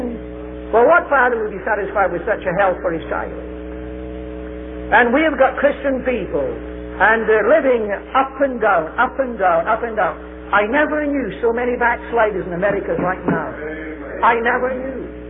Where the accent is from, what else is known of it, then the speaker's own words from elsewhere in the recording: Scotland, United Kingdom; I'm a Scotsman, brought up a Calvinist of the Calvinists.